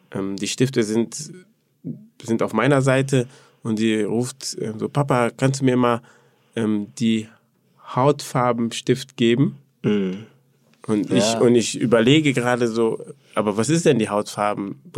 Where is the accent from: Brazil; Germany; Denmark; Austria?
Germany; Cologne, North Rhine-Westphalia; Ich bin auch in Köln groß geworden, in so einem Ghetto-Bereich, Hochhaus, viele Ausländer.